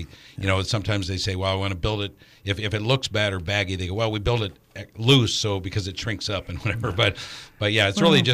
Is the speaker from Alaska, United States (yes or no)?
yes; Alaska, United States; Because I grew up in Alaska, it didn't even occur to me that it was a safety issue